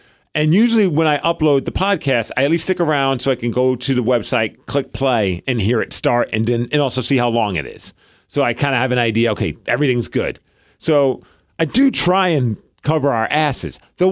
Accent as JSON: {"language": "English", "town": "Brooklyn", "region": "New York", "country": "United States", "tie": "born or raised there", "said": "that was the era that I grew up in Bed-Stuy."}